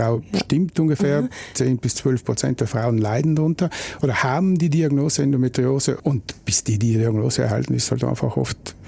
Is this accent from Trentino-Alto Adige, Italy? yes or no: yes; Bruneck, Trentino-Alto Adige, Italy; Also ich bin ja ein alteingesessener Brunecker, gebürtiger Brunecker.